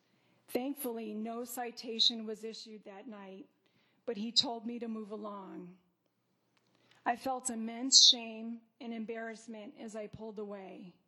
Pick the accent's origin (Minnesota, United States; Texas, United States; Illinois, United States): Illinois, United States; Chicago; I was born and raised in Chicago.